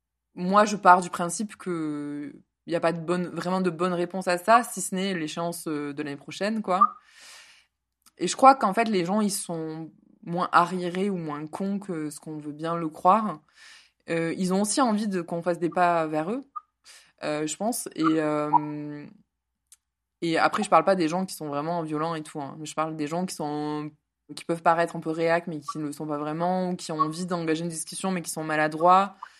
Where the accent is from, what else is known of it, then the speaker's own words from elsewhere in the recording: Occitanie, France; born there; l'occitan fait partie de ma culture, puisque je suis née dans le Tarn, et que ben, mes grands-parents maternels, au moins, en avaient quelques notions